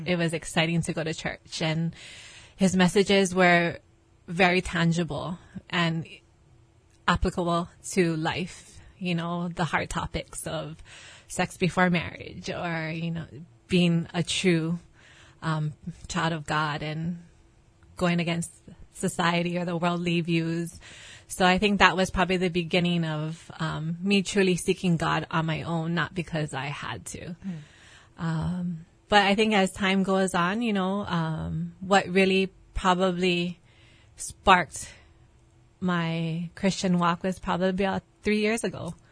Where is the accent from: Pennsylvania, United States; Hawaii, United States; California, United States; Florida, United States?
Hawaii, United States; Makiki; I actually grew up, I'm a townie, all the way right in Makiki, right down the street from Roosevelt High School. Actually, my younger years, I was in Manoa